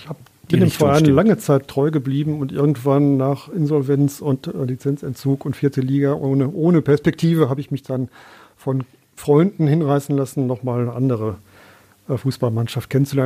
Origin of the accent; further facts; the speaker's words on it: Essen, North Rhine-Westphalia, Germany; Und bin danach aber wieder zurück in meine Heimatstadt gekommen und habe dann hier auch in Essen studiert.